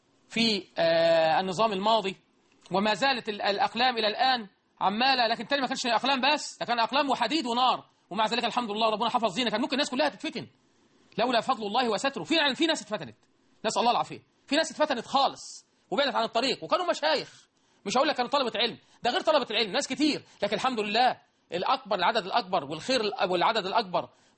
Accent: Egypt

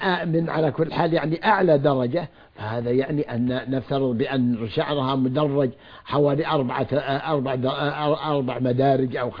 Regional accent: Saudi Arabia; في بلادنا المملكة العربية السعودية

